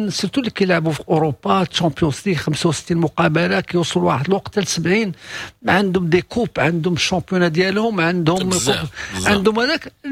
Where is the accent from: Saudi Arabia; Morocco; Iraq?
Morocco; وحنا بالنسبه لنا كمغاربه ما متعودينش نلعبوا في هذه الاجواء